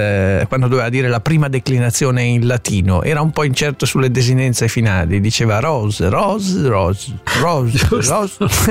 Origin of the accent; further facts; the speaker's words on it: Milan, Lombardy, Italy; Io sono milanese, quindi sto bene.